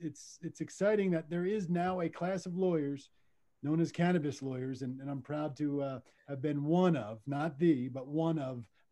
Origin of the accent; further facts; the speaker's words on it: New Jersey, United States; now in Colorado, United States; my mother lived in New Jersey, where I'm born and from, born and raised in Southern New Jersey outside of Philadelphia.